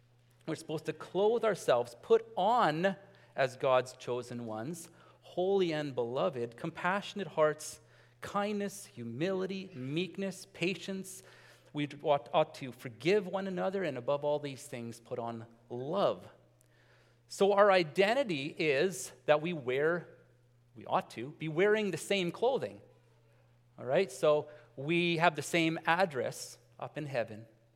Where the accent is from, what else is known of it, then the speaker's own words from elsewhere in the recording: Steinbach, Manitoba, Canada; Like I said, well, I'm from here. I'm from Steinbach area.